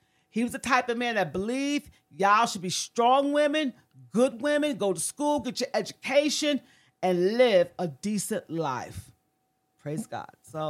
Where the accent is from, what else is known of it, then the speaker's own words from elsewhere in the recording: New Haven, Connecticut, United States; I was born around 1962 in New Haven in the Hill section.